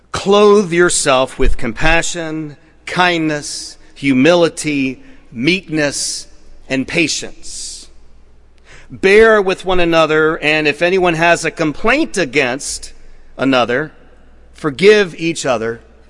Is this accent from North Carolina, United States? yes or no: yes; Raleigh, North Carolina, United States; In those rare instances growing up in Raleigh when measurable snowfall actually fell, my brother and I would be forced to submit to a highly involved dressing ritual